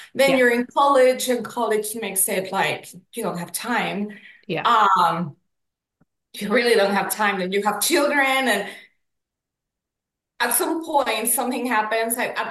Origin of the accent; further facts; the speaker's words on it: Mexico City, Mexico; I grew up in Mexico City.